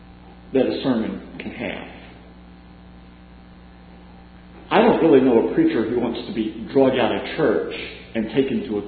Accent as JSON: {"language": "English", "town": "Williamson", "region": "West Virginia", "country": "United States", "tie": "born or raised there", "said": "I've got to preach in my hometown, in Williamson, West Virginia. And it is a thrill."}